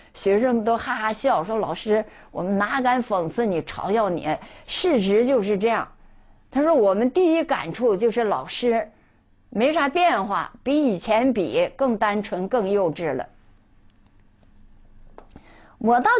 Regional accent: Northeast China, China; accent: Northeastern Mandarin; 我们东北话叫唠嗑，就是说话聊天的意思。

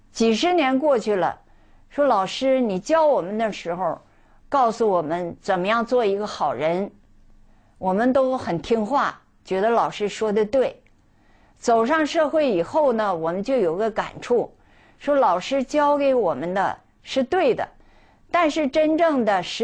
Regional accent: Northeast China, China; accent: Northeastern Mandarin; 我们东北话叫唠嗑，就是说话聊天的意思。

